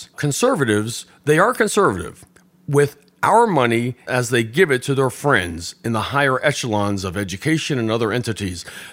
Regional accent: Orlando, Florida, United States; now in Atlanta, United States; I've been here in Atlanta for 18 years, and originally from Orlando, Florida. Before that, 3 years on the Army base in Fort Rucker, Alabama.

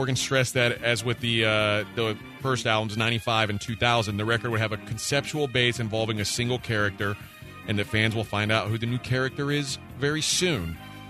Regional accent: Kentucky, United States; because I'm from Kentucky. It's just the way I grew up.

